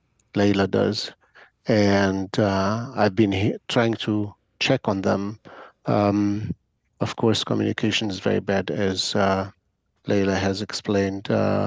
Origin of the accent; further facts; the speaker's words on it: Jerusalem, Palestine; English is a second language; moved away as an adult; also born or lived in Gaza; now in United States; And my family originated in Gaza, although I grew up in Jerusalem. I immigrated at the age of 27 to the United States.